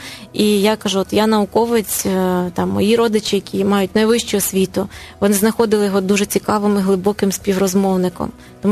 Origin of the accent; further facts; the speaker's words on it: Kyiv Oblast, Ukraine; я росла тут на Київщині, і тут була модна російська мова, хоча моє коріння західної України, і думаю я на українській.